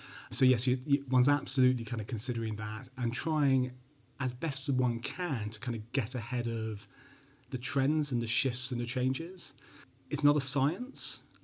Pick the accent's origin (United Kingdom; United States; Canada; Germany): United Kingdom; I know UK politics, I'm British.